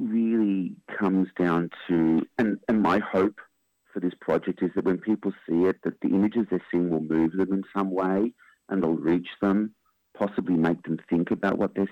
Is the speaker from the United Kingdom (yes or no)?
no; Sydney, New South Wales, Australia; It's now the Sydney Jewish Museum, which is absolutely fantastic in my hometown.